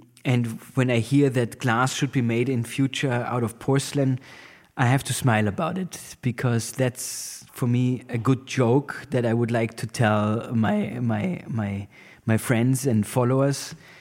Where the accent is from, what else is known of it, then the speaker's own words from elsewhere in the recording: Tyrol, Austria; English is a second language; I'm from North Tyrol. And North Tyrol is famous for cow's milk and skiing.